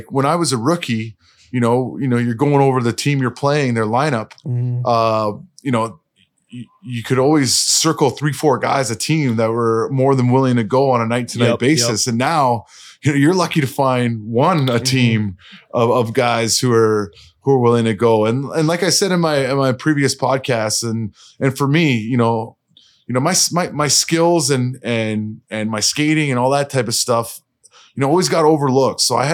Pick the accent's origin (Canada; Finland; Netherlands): Canada; Vancouver, British Columbia; now in Boston, United States; Born and raised in Vancouver.